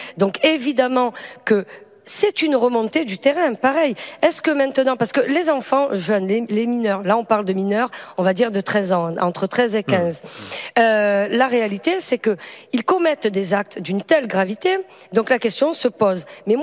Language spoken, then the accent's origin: French; Marseille, Provence-Alpes-Côte d'Azur, France; ça s'est passé chez moi à Marseille